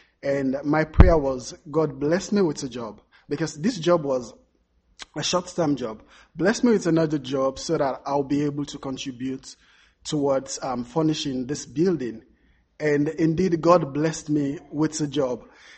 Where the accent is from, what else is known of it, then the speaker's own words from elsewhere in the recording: Sierra Leone; I'm from Sierra Leone, West Africa.